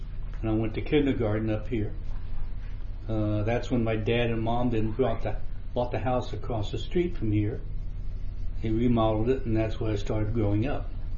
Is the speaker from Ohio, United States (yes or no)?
yes; Caledonia, Ohio, United States; also born or lived in Marion; I was born in Marion, Ohio. My folks owned a property out on Oak Grove Avenue.